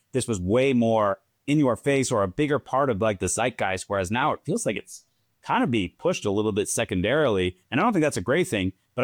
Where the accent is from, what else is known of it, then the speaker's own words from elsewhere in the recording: United States; Because listen, I am a American.